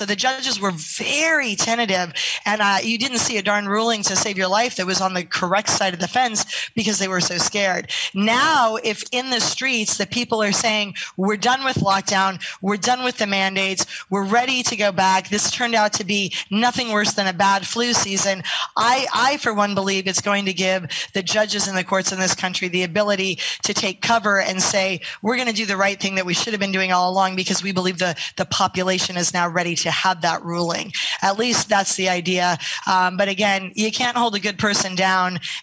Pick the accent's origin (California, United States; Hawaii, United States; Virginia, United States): California, United States; and there'll be another one in San Francisco. Francisco in my home state Thursday evening, Veterans Day.